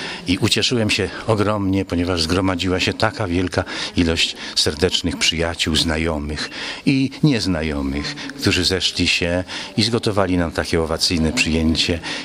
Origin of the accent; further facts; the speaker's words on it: Żnin, Kuyavian-Pomeranian Voivodeship, Poland; ze społecznością tego pięknego mojego rodzinnego miasta